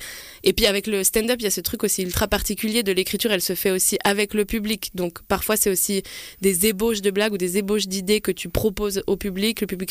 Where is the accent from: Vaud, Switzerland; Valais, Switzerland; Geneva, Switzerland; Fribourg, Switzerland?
Valais, Switzerland; je cherche à jouer en Valais, vu que je suis valaisanne